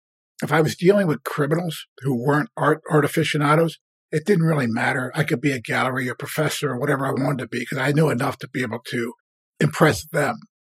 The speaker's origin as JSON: {"language": "English", "town": "Philadelphia", "region": "Pennsylvania", "country": "United States", "said": "And he was from Norway. I was from Philadelphia."}